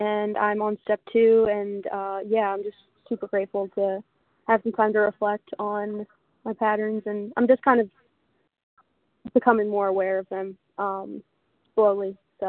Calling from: Philadelphia, Pennsylvania, United States; Yeah, I'm calling from Philadelphia.

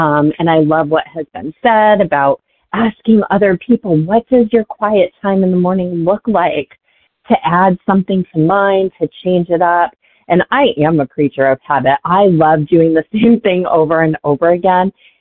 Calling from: Massachusetts, United States; I am calling from Massachusetts.

